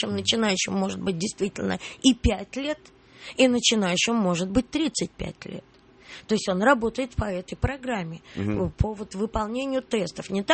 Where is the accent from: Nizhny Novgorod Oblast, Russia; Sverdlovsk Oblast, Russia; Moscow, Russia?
Moscow, Russia; я поняла одно, что я москвичка, я не дачница